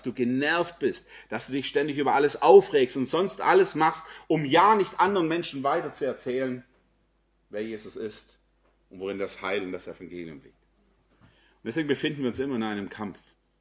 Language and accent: German; Tübingen, Baden-Württemberg, Germany; ich komme aus Tübingen.